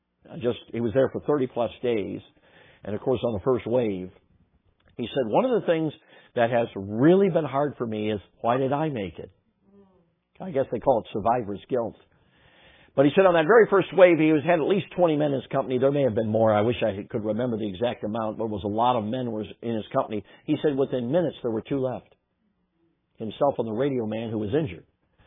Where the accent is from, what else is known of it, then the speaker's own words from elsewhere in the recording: Menomonee Falls, Wisconsin, United States; Okay, so we're from Menominee Falls, Wisconsin. We've lived there now for 25 years, and so that's where we make our home.